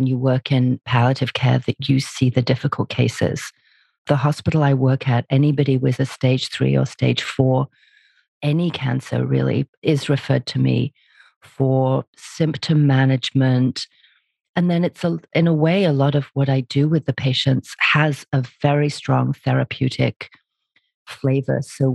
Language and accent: English; North West England, United Kingdom; also born or lived in London / Istanbul, Turkey; I have an accent and I'm originally from England. I'm a beautiful small town up in the northwest of England called the Lake District.